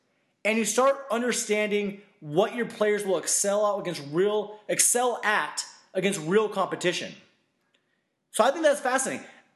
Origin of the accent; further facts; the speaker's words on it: Albuquerque, New Mexico, United States; we are from Albuquerque, New Mexico, so we root on our New Mexico Lobos nonstop, diehard